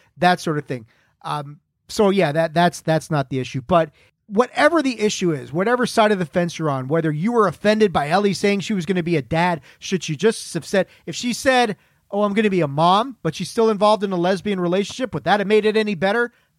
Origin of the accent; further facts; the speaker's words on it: the South, United States; I grew up in the South. So every once in a while, it'll come out in moments like this.